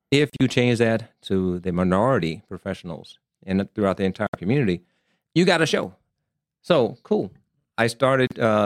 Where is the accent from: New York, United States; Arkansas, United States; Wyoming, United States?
Arkansas, United States; moved away as an adult; also born or lived in Columbus, Ohio / Germany; Born and raised in Arkansas. Go Razor Blacks. Whatever. Mm. And I left there in 1974 when I joined the Air Force, and went to Columbus, Ohio, a couple of years